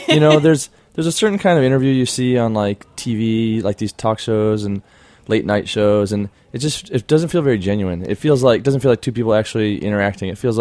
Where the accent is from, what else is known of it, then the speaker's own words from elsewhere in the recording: Michigan, United States; now in Los Angeles, United States; especially, you know, in my hometown in Michigan and also in LA where I live now.